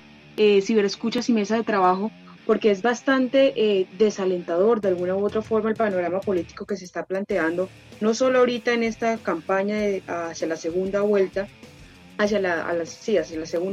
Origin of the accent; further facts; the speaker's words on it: Bucaramanga, Santander, Colombia; Pues yo soy de Bucaramanga, de la ciudad bonita.